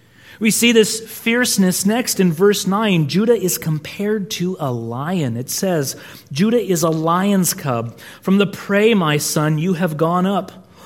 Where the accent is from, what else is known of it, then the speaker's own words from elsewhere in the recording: California, United States; I say, "I'm from California," right?